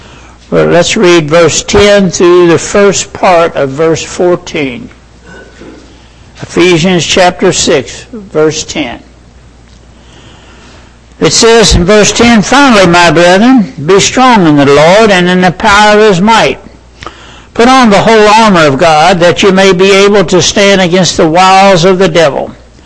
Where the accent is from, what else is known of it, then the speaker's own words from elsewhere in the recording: Kentucky, United States; born there; I was born in Ohio County, Kentucky. That's way back in the hills in western Kentucky. And we moved to the city when I was quite young.